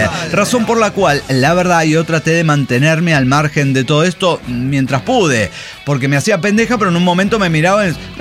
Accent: Mexico; Y como buenos mexicanos, se nos hizo bien tarde.

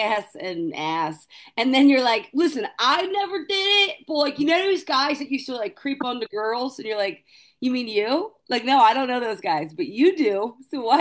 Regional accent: Pennsylvania, United States; in Delco. Yeah, I know.

